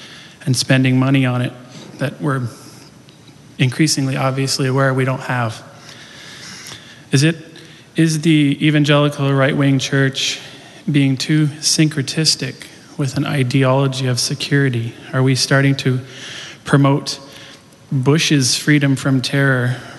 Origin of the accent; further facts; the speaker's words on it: Canada; I don't have an accent, but I am from Canada.